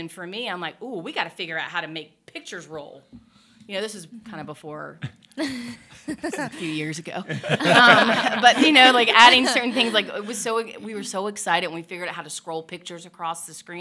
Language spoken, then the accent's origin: English; Charlotte, North Carolina, United States; ended up coming back here to Charlotte, which is my hometown, and continue to teach.